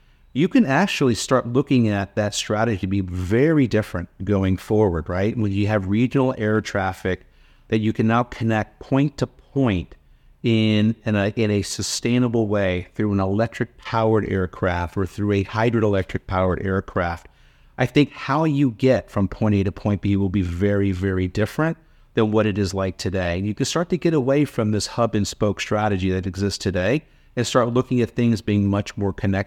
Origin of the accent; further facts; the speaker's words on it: Florida, United States; Look, when I was growing up, I spent most of my life growing up in Florida.